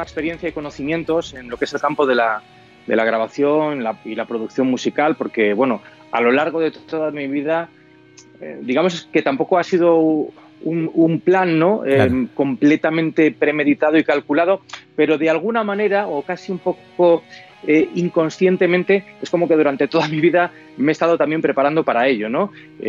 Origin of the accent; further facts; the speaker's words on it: Spain; y estoy hablando de nosotros como españoles